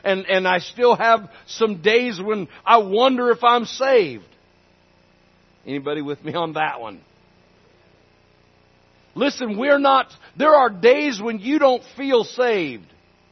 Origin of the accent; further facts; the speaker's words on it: Myrtle Creek, Oregon, United States; What a privilege it is to be in Myrtle Creek, Oregon, my hometown